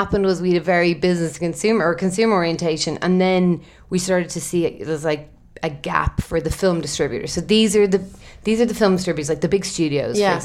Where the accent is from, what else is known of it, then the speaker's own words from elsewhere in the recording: Ireland; I'm Irish.